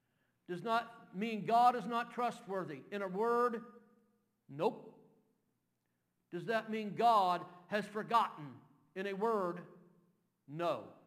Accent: Kentucky, United States; I cannot pronounce English, let alone, I'm from Kentucky. I can't even pronounce can't.

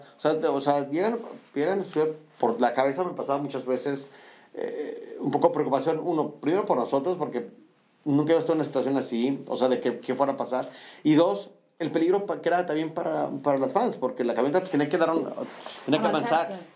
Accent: Mexico City, Mexico; now in Monterrey, Mexico; me imaginé terminar viviendo aquí en Monterrey. Me encantaba, pero nunca, como que nunca lo visualicé, nunca lo vi. Más, jamás me imaginé viviendo fuera de otra ciudad que no fuera la Ciudad de México.

